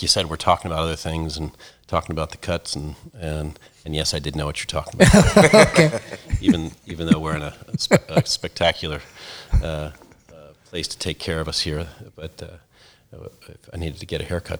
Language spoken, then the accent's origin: English; Baltimore, Maryland, United States; also born or lived in Philadelphia, United States; but I grew up in Baltimore and spent years in Philly.